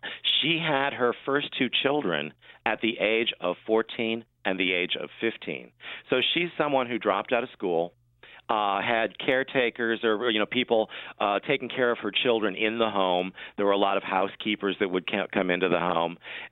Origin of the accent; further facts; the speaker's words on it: Detroit, Michigan, United States; Well, I'm from Detroit, Michigan, so … is our hometown gal.